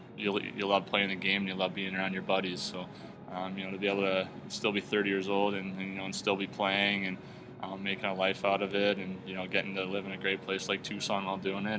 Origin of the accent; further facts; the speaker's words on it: Caledonia, Ontario, Canada; So I was born in Caledonia, Ontario, just outside of Hamilton. It's a really small community.